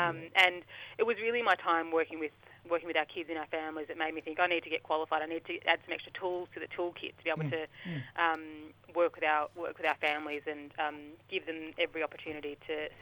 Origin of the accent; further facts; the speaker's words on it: Victoria, Australia; So I'm a Muddy Muddy Wamba Wamba woman from northwest Victoria. For anybody who's familiar with Victoria … from Balranald, for people who know. But I've got connections to people all along the Murray River and into central Victoria too.